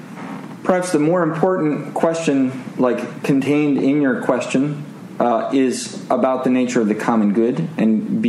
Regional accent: Seattle, Washington, United States; So just to give an example from my hometown, I'm from Seattle.

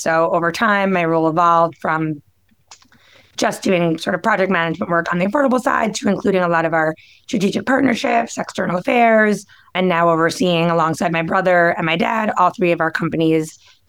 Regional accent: New York, United States; I am from New York, Long Island. And my parents are both New Yorkers as well.

